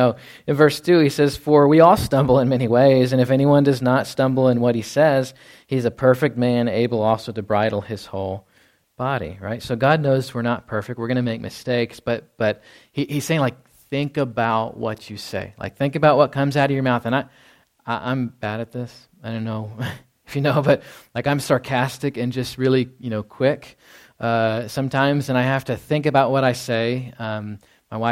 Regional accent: Texas, United States; going back to Texas this week, there's always those misconceptions I hear about, you know, because I grew up in Texas

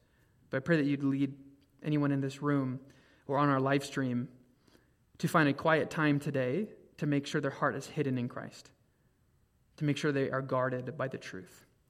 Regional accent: Fresno, California, United States; Oh, yeah, I'm from Fresno.

